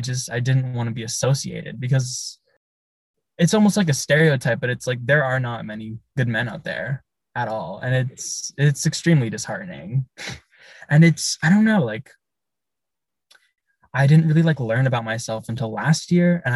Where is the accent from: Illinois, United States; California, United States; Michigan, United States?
California, United States; Kenwood; I was raised in Kenwood.